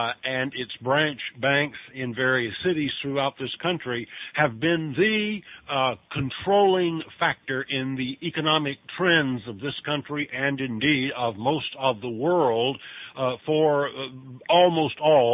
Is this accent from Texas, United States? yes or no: no; North Carolina, United States; I kept the feast in Jekyll Island because I grew up in North Carolina, and that was the closest feast site, even though it was an 8 or 9 hour drive.